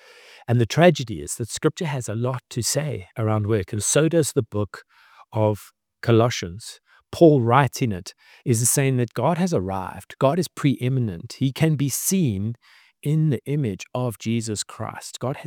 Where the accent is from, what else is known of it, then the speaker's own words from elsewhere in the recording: Cape Town, Western Cape, South Africa; And I am from Cape Town